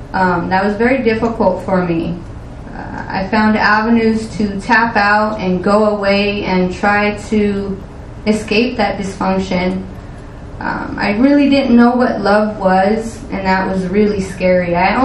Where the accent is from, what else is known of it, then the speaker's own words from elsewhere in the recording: La Quinta, California, United States; I come from Southern California. If anybody knows the Coachella Valley, I was born in Indio, and it's a very small desert in Southern California, south of Palm Springs. I grew up in La Quinta